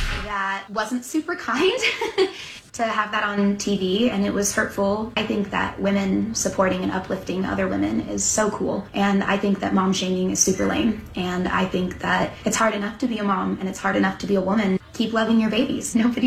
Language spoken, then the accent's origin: English; California, United States; And I'm from California.